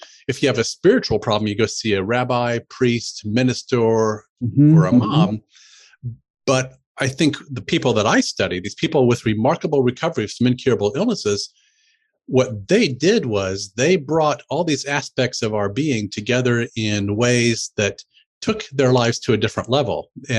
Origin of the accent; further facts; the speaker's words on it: Indiana, United States; born there; So I come from a very conservative family. I was born in Indiana on a farm. My father has an Amish background.